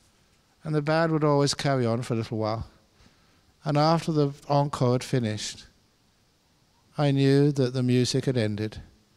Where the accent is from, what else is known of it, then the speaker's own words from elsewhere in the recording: London, United Kingdom; I was a young man growing up in London